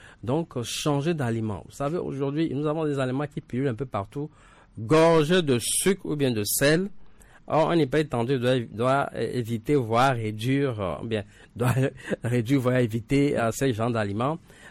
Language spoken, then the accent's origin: French; Togo; Le corosolier, on connaît cet arbre qui, en tout cas, se trouve dans plusieurs maisons chez nous au Togo ici.